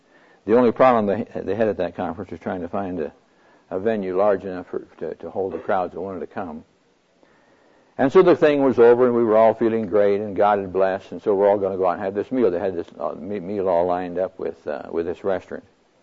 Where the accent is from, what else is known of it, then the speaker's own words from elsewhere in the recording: Neola, Iowa, United States; Now, I'm from Neola, Iowa, population 900. I'm not used to this kind of stuff.